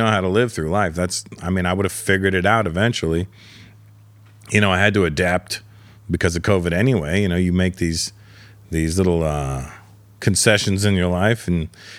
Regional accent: India; Yes, I'm Indian. I'm a comedian, but I'm not an Indian comedian.

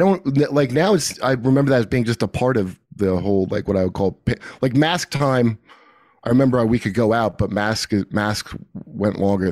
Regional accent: New Jersey, United States; I grew up in New Jersey mostly

